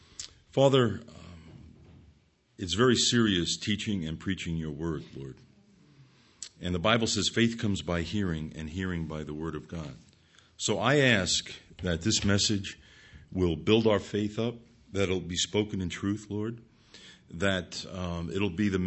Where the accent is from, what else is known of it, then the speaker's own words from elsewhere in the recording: Ronkonkoma, New York, United States; accent: Long Island; now in Pennsylvania, United States; I call Ronkonkoma home, and I kid when I come back, I say I want to get my accent sharpened.